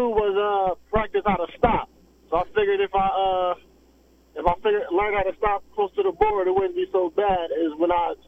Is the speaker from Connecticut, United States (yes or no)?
yes; Connecticut, United States; but growing up in Connecticut, it wasn't too many options for that, so I stuck to football.